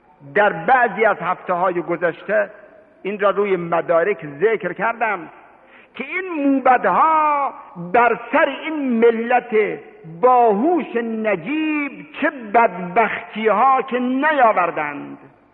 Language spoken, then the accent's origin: Persian; Iran; نه این که ما چون ایرانی هستیم میخوایم از خودمون ستایش بکنیم